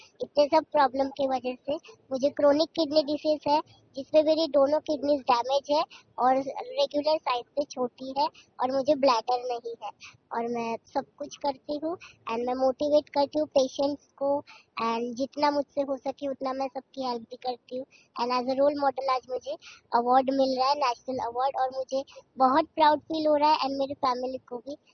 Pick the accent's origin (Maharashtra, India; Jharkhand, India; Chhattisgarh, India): Maharashtra, India; Nagpur; मैं 22 इयर्स की हूँ, मैं नागपुर महाराष्ट्र से हूँ